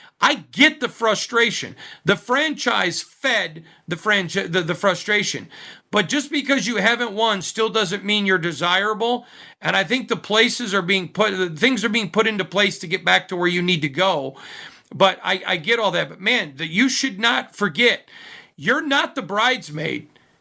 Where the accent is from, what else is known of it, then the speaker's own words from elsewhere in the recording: Midwest, United States; Sorry, I'm from the Midwest.